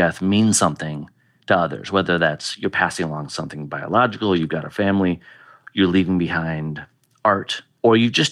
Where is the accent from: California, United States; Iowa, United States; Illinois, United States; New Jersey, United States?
Iowa, United States; Well, I grew up in Iowa, so...